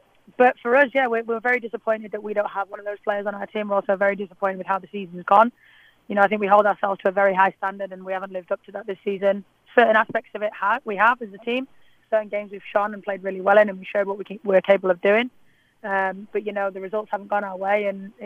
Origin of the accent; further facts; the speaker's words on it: England, United Kingdom; growing up in England